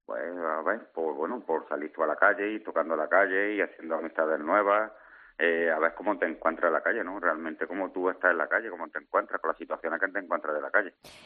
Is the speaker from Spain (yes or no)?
yes; Jaén, Andalusia, Spain; yo soy natal de Jaén y hice el programa en Huelva.